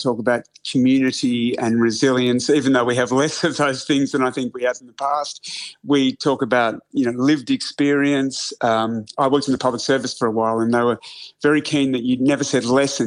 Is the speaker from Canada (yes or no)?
no; Australia; moved away as an adult; also born or lived in United Kingdom; now in United States; I went to the UK, and if you said no worries, people would immediately laugh and identify you as an Aussie, right? 20 years later, I lived there for a while, and people were saying no worries. And now in America, they say it as well.